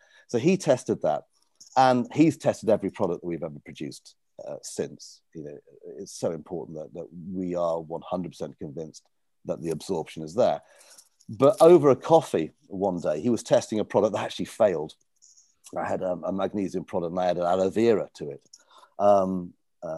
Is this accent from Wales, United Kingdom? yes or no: yes; Wales, United Kingdom; I'm Welsh originally. I'm from Pembrokeshire.